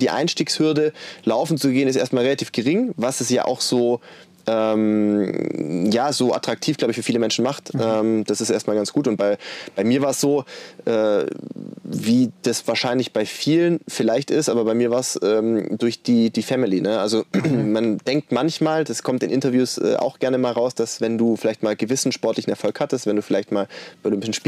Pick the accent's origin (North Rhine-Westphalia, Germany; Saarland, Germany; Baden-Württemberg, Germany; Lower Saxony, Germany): Baden-Württemberg, Germany; Ich komme aus der Stuttgarter Gegend, ganz grob.